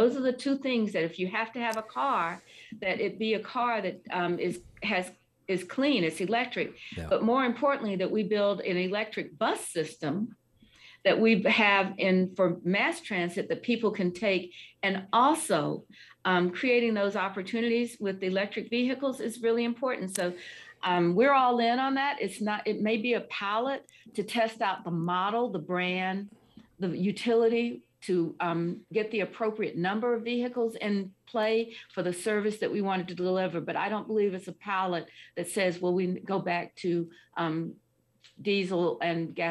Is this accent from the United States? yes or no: yes; Columbia, South Carolina, United States; I had to go down to my hometown, Columbia, South Carolina